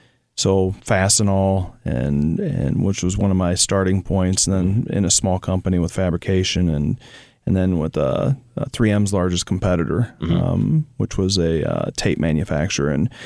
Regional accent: Iowa, United States; now in Missouri, United States; So that's how I actually came to Missouri. I was from Iowa. That's where I grew up.

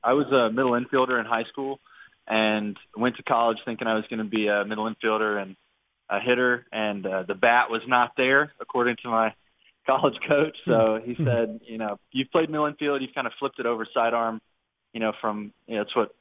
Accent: Tennessee, United States; No, I grew out in the country. I grew up about an hour outside of the closest, what we would call major city, which is Chattanooga.

